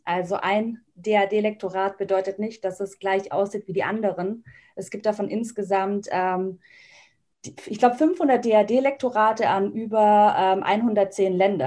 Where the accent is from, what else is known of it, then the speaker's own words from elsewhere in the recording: Ditzingen, Baden-Württemberg, Germany; Ich komme gebürtig aus Stuttgart oder aus einem kleineren Dorf, darf ich jetzt nicht sagen, eine kleinere Stadt in der Nähe von Stuttgart, genannt Ditzingen. Und bin da zur Schule gegangen, bin dann für mein Studium nach Berlin gezogen.